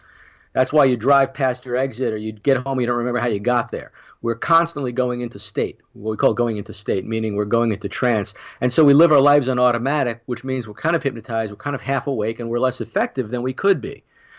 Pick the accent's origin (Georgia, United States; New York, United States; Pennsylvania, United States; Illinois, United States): New York, United States; Long Island; Well, I grew up on Long Island, and I've got family on Long Island, so I know the drill.